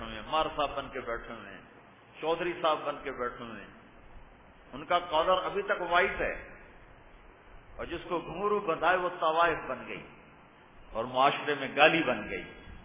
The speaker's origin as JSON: {"language": "Urdu", "town": "Multan", "region": "Punjab", "country": "Pakistan", "tie": "born or raised there", "said": "ایک ملتان جو میرا ضلع ہے, ایک کیروڑ پکا آج کل وہ تحصیل ہے, اور ایک کلمبا جو میرا ٹاؤن ہے اس کے قریب میرا گاؤں"}